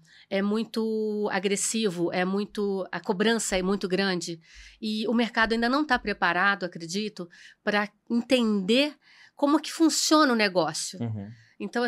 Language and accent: Portuguese; Rio de Janeiro, Brazil; meu sotaque garante, entende, entrega, que eu sou do Rio de Janeiro. Morei a minha vida inteira.